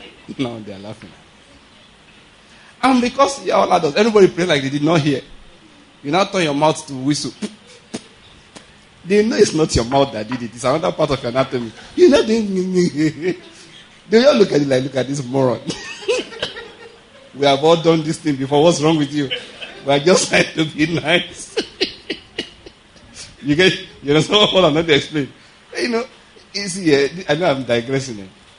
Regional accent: Nigeria; I said, good afternoon. I'm from Nigeria. I'm visiting for just 1 month.

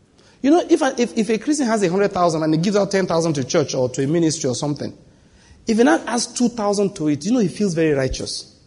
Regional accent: Enugu, Enugu State, Nigeria; I'm from Enugu.

